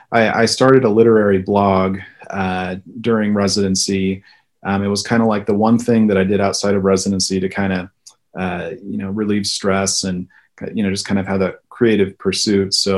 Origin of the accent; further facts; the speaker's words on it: Topeka, Kansas, United States; Well, the second book was a book of short stories that were all tied to the town that I grew up in Topeka, Kansas. And so that was kind of somewhat of an homage to my hometown